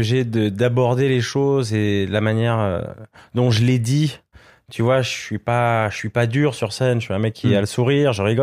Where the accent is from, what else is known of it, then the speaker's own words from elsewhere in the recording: Switzerland; en tant que Suisse, je prenais une claque